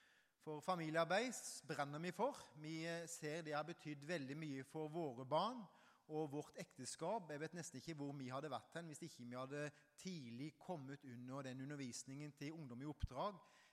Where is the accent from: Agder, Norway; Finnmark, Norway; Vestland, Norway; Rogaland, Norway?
Agder, Norway; Hisøya; så jeg kommer jeg jo fra Hisøya. Jeg har jo bodd der i oppveksten og født oppvokst der.